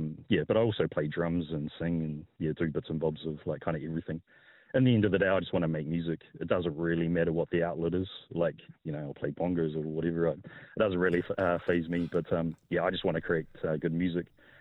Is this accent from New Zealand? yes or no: yes; Taranaki, New Zealand; now in Wellington, New Zealand; But because I'm from Taranaki, once I moved to Wellington and got involved in the scene and saw those bands coming up, I completely changed.